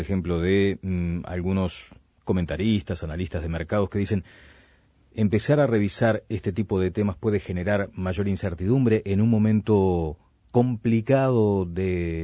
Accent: Uruguay; los que vamos perdiendo, aún en el Mercosur, somos los uruguayos.

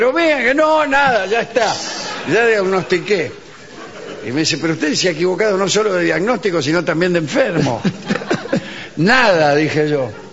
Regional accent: Argentina; nosotros provenimos de un pueblo, sí, el pueblo argentino.

